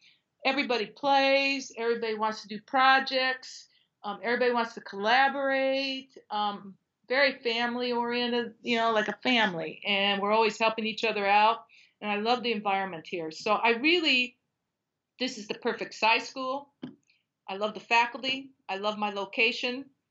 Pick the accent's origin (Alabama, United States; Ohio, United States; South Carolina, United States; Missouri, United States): Ohio, United States; Cleveland; I'm from Cleveland, Ohio.